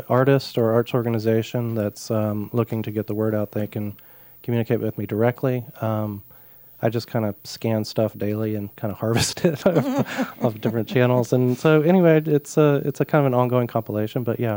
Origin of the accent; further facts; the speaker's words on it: Wilmington, United States; Well, my background is I'm actually from Wilmington. I'm a native of Wilmington, but I was gone for, 20 years.